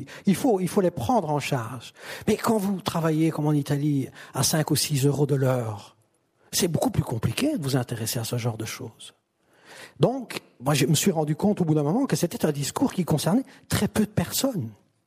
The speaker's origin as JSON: {"language": "French", "town": "Seraing", "region": "Wallonia", "country": "Belgium", "said": "Vous savez, moi je viens de Wallonie, vous l'avez dit tout à l'heure, de Serein."}